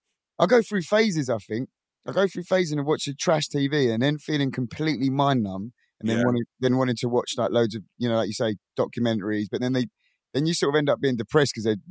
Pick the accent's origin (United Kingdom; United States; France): United Kingdom; England; I'm a comedian from England.